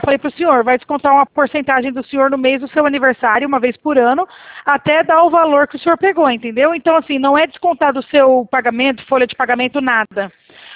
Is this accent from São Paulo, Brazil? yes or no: yes; Presidente Prudente, São Paulo, Brazil; Nós somos aqui do estado de São Paulo, aqui nós somos de Presidente Prudente